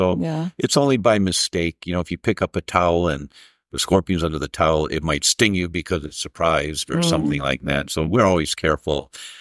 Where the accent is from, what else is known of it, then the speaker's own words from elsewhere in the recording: Detroit, Michigan, United States; And I'm from Detroit originally.